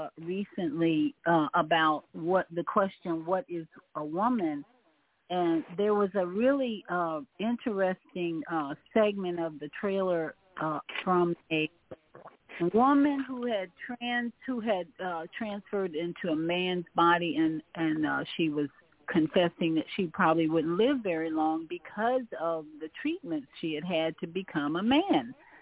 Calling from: Florida, United States; Grand Rising, Zelda … in Florida.

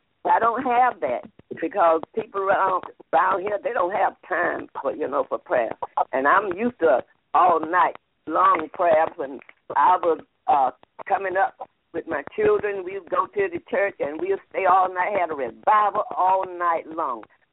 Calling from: Cedar Grove, North Carolina, United States; Cedar Grove, North Carolina.

